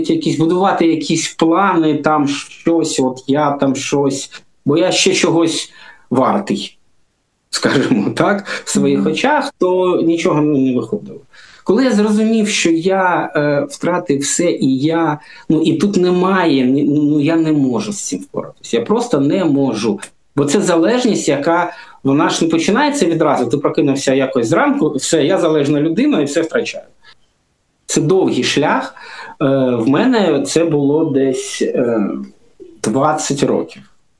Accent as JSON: {"language": "Ukrainian", "town": "Donetsk", "region": "Donetsk Oblast", "country": "Ukraine", "lives_now": "Kyiv, Ukraine", "said": "Це було в листопаді 18-го року. Тобто я сам з Донецька переїхав в Київ"}